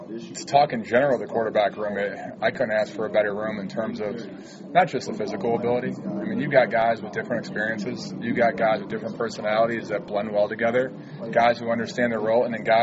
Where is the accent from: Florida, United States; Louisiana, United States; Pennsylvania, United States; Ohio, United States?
Ohio, United States; Cleveland; just because I grew up obviously in Cleveland, Ohio.